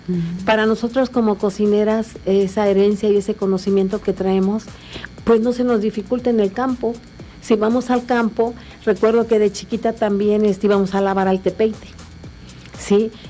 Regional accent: Santa María Huacatitlán, Mexico; Toda esta gastronomía que yo les comento es de Santa María, Huacatitlán, de allá soy nativa, allá nací

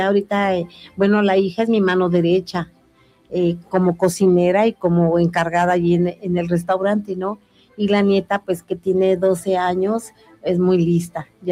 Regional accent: Mexico; Y si no la valoramos nosotros mismos como mexicanos, como comunidades, ¿sí?

